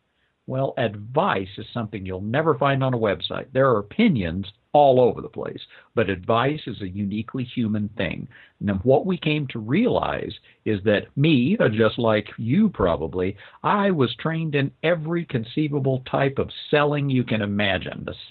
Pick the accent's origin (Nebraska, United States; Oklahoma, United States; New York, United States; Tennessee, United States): Oklahoma, United States; now in Canada; But believe it or not, even though you can't hear it too much in the accent anymore, I grew up in Oklahoma. Big surprise, eh? See, I said, hey, I guess I have kind of become a Canadian.